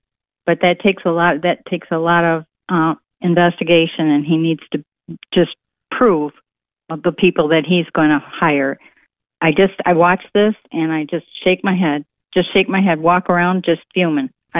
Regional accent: Ohio, United States; Yeah, I'm from Ohio. We had great education when I was young, and this is not the country that I was raised in.

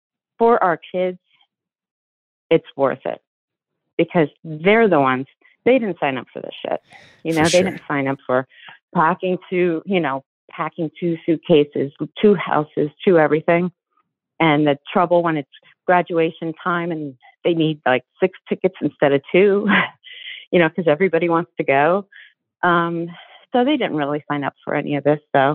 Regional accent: New Jersey, United States; well, you all know I'm from Jersey. I'm a Jersey girl.

